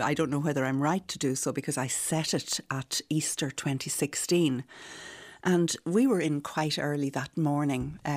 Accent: Ireland; from being an Irish citizen who has never emigrated, who has always lived here

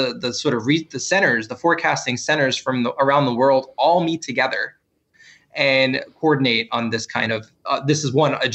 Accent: New York City, New York, United States; I grew up in New York City, so it really wasn't about hurricanes immediately for me.

